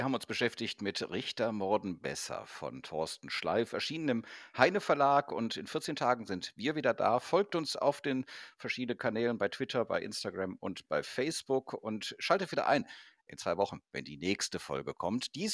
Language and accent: German; Cologne, North Rhine-Westphalia, Germany; weil du vorhin Köln angesprochen hast, meine Heimatstadt